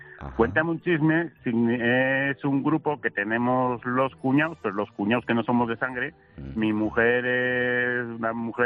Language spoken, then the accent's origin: Spanish; Pamplona, Navarre, Spain; yo soy de Pamplona, mi cuñado es de Madrid, otro es de Andalucía